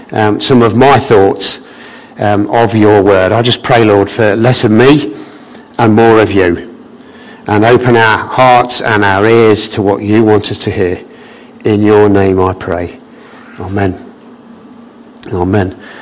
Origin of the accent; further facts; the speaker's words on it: England, United Kingdom; about him being Scottish and me being English. And, and me being English.